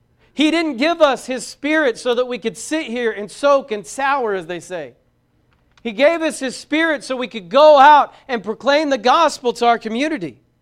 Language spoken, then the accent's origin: English; Braggs, Oklahoma, United States; also born or lived in Vian; I grew up in Braggs. Went to school there until I was in the ninth grade, and then I transferred. I moved up to Vian.